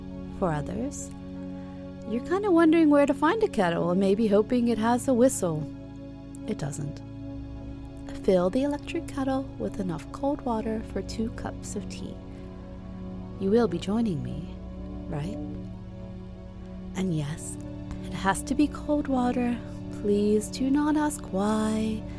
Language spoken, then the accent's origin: English; United States; Maybe it's because, I don't know, I'm American.